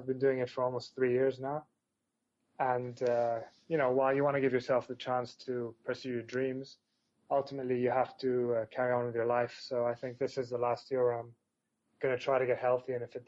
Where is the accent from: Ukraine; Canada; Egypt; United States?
Egypt; also born or lived in London; I was born in London, and I grew up in Egypt, and the reason I grew up in Egypt is basically because we've had a civil war in Lebanon